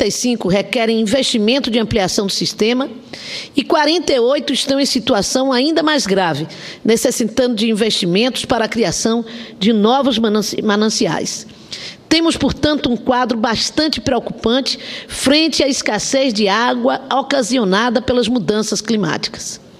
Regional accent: Cachoeira, Bahia, Brazil; born there; Como nasci em Cachoeira, que tem como referência exatamente o rio Paraguaçu, as águas do Paraguaçu, e que é um rio que nasce e morre na Bahia

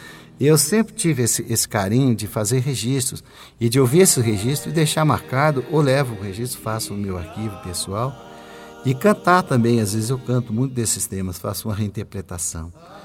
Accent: Minas Gerais, Brazil; o hino de Minas Gerais, minha terra.

